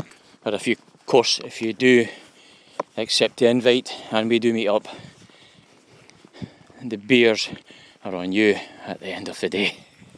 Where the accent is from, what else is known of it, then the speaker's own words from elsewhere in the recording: Bathgate, Scotland, United Kingdom; the hidden treasures of my hometown, my home area. Being a Bathgate bairn, it's a bit shameful that I have neglected this particular duty.